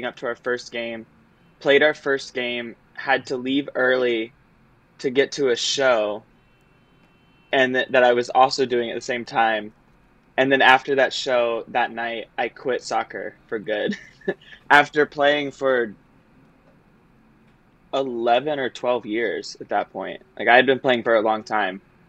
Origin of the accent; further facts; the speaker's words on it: Florida, United States; I am originally from Florida and grew up doing sports and then decided I wanted to do theater.